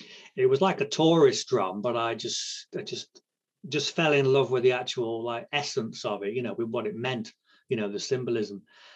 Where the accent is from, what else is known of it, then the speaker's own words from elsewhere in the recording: Shrewsbury, West Midlands, United Kingdom; born there; Okay, so I was born in Shrewsbury, which is the same place Charles Darwin was born.